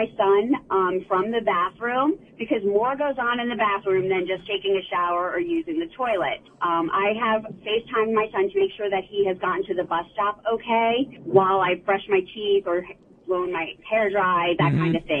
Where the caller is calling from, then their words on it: South West England, United Kingdom; I'm calling from Somerset.